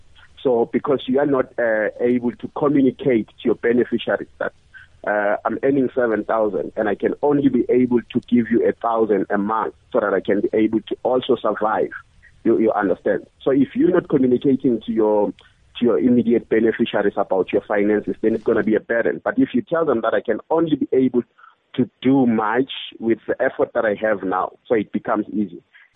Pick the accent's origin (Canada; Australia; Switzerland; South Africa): South Africa; Mpumalanga; I'm from Mpumalanga myself.